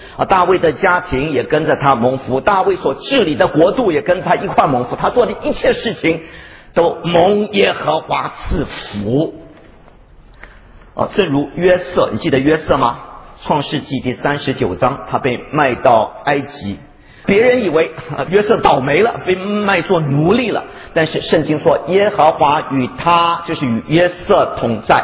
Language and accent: Chinese; China; 尤其我们中国人啊